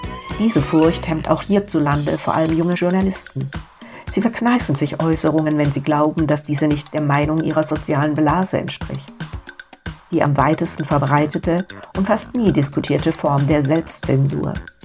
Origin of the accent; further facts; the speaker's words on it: East Germany, Germany; ich war trotz all der Probleme mit meinem Heimatland eine loyale DDR-Bürgerin